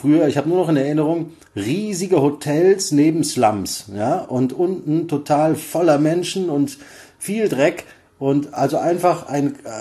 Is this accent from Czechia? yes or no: no; Rhineland, Germany; Ich bin da wirklich im Rheinland geboren, aufgewachsen